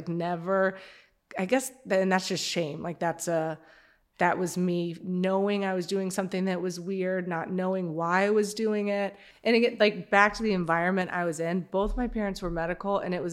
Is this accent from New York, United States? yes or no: no; Birmingham, Alabama, United States; So I'm from Birmingham, Alabama.